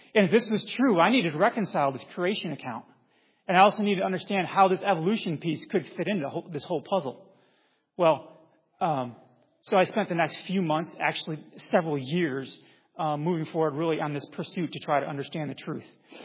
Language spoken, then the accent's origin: English; Buffalo, New York, United States; I grew up in Buffalo, New York, transferred from Buffalo to Clemson.